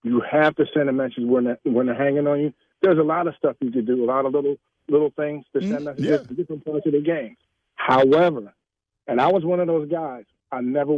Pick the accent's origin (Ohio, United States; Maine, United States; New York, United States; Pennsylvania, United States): Pennsylvania, United States; Philadelphia; Give you a little background on me. I played a lot of ball. I'm from Philly.